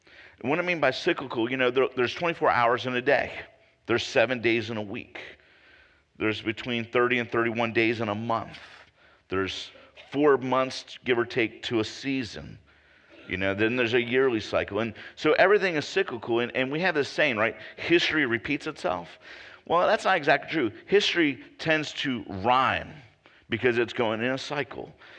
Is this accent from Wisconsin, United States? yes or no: no; Baltimore, Maryland, United States; You know, I am from Baltimore, so that makes me a Baltimorean. We from Baltimore, we say, hey, hon, right?